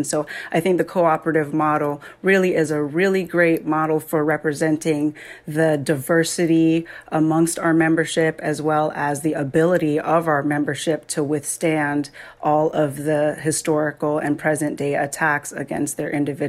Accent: Jamaica; I'm originally from Jamaica.

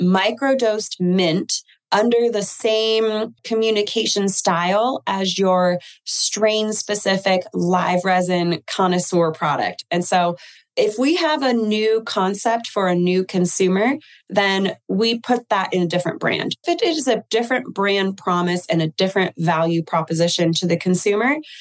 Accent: California, United States; So I grew up in the Bay Area, California. Cannabis in my life was very normalized.

